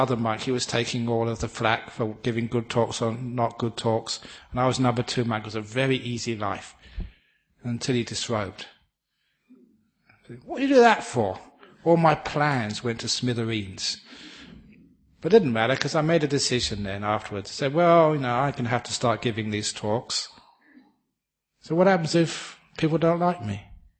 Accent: England, United Kingdom; because I'm English, I can do this.

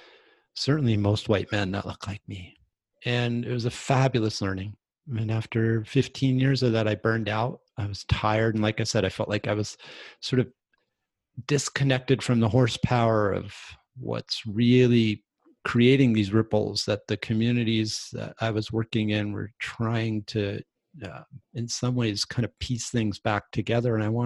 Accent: New York City, New York, United States; born there; I was born in New York. New York City. I was born in Queens, but she lived in Brooklyn.

